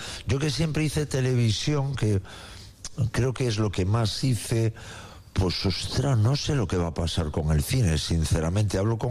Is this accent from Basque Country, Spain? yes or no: no; Galicia, Spain; Entre que soy gallego y los gallegos ya somos súper pesimistas.